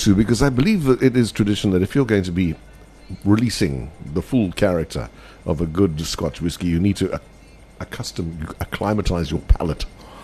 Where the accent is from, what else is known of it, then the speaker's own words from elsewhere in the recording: Benoni, Gauteng, South Africa; can I say I'm an oak from Benoni who doesn't know much about anything.